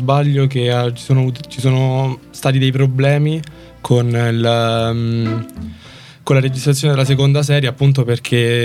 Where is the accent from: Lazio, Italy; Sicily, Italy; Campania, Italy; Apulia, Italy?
Lazio, Italy; Ardea; sono di Ardea, un comune vicino Pomezia, appunto.